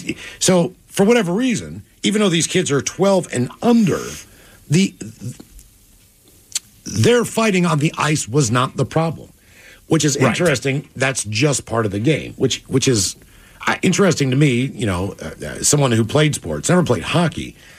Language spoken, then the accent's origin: English; West Virginia, United States; But we see, again, we go to my home state of West Virginia.